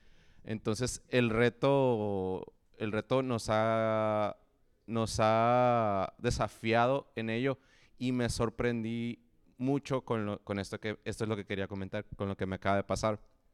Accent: Nogales, Arizona, United States; Nosotros somos de Nogales, Arizona, y ahí casi toda la población es más de un 90% hispana, no hay mucha necesidad de inglés

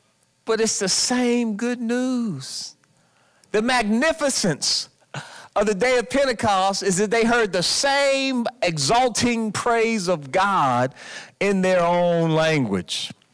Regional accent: Kentucky, United States; I said, yeah, when I go and I travel, I tell people I'm from Kentucky, home of the Kentucky Derby.

